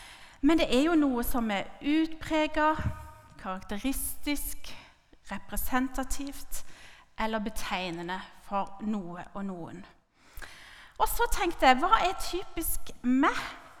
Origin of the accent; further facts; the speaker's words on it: Karmøy, Rogaland, Norway; For egentlig så kommer jeg fra Karmøyna, og jeg kan slå om til breie Karmøy-dialekt inn i Mydlå, hvis dere vil. Men så snakker jeg mest kristiansansk, da. Så hvis dere hører noen ord, så er de fra Karmøy.